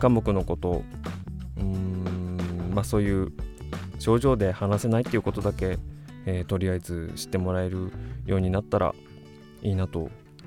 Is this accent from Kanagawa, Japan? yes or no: yes; Yokohama, Kanagawa, Japan; 僕の地元横浜市が運営する